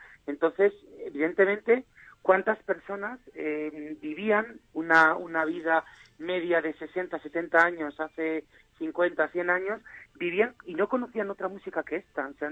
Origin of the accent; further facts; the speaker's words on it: Zamora, Castile and León, Spain; Zamora, como sabes, que es la ciudad en la que vivo, la provincia de donde vengo.